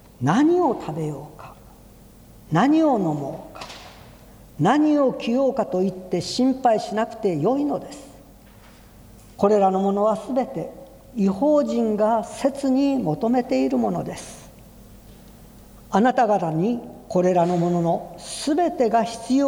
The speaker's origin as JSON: {"language": "Japanese", "region": "Kagoshima", "country": "Japan", "tie": "born there", "said": "私は鹿児島の生まれですから"}